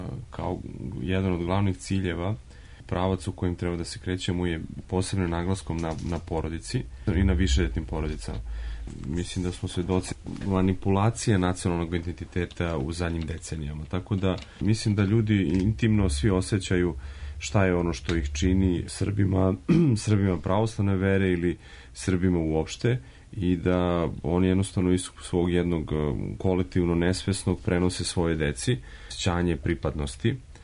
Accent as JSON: {"language": "Serbian", "country": "Serbia", "said": "Time što smo mi kršteni kao pravoslavni Srbi, je to da je u tom trenutku neko razmislio da treba prevesti knjige na nacionalni jezik"}